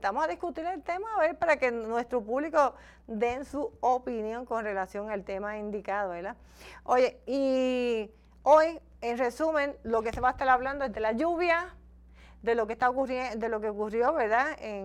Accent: Puerto Rico; siempre nosotros como puertorriqueños estamos bien pendientes

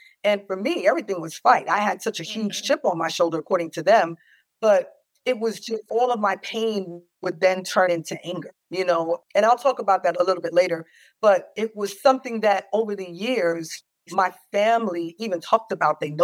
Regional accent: New York, United States; I grew up in New York. Family's from Central America.

